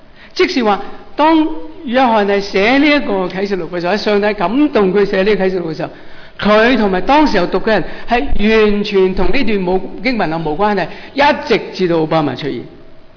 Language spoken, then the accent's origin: Chinese; China; 即是我们中国人很喜欢八，是吗？因为八法嘛。我们中国人华人不喜欢四